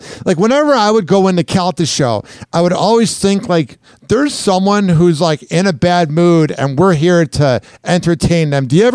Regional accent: Chicago, Illinois, United States; So, like, when I was growing up in Chicago, I would have Drex on, Eddie and Jobo, Mancow, Brandmeier

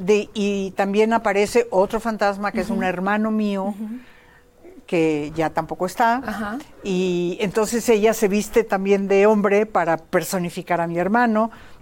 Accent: Rosario, Santa Fe, Argentina; Y Rosario, Argentina, que es de donde vengo yo.

